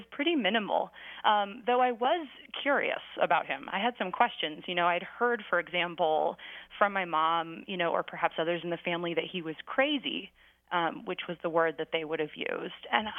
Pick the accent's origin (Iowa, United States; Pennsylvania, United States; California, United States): California, United States; I grew up in California, but we'd go to the lake and all the family would be together